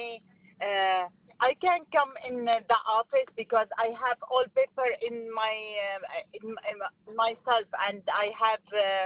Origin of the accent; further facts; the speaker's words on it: Syria; English is a second language; now in United States; I don't have original because I am living in America. My parents said I am from Syria. I can't bring it, the original one now because it's Syria.